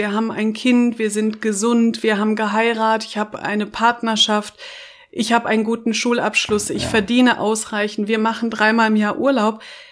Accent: Germany; als Deutsche

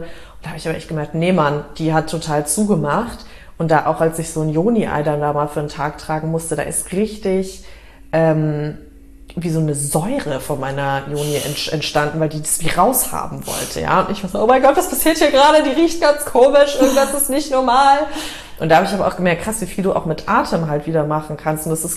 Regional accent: United States; German is a second language; also born or lived in Canada; now in Germany; ich bin in Amerika aufgewachsen, ich war lange in Kanada.

